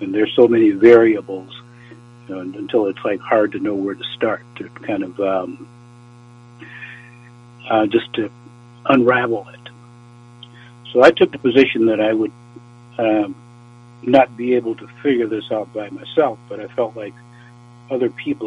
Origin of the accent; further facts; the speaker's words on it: Alabama, United States; And there were several spots right in my hometown, and near Mobile, Alabama, there is the Port of Mobile.